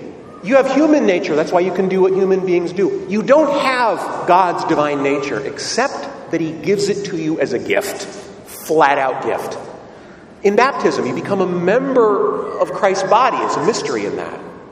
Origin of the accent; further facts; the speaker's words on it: United States; There's more smiles per mile in this village than there are back in my hometown in the States.